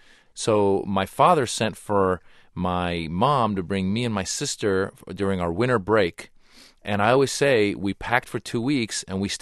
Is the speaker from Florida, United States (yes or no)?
no; Tiburon, California, United States; Yeah, I grew up in Northern California, Marin County, Tiburon, and it's interesting.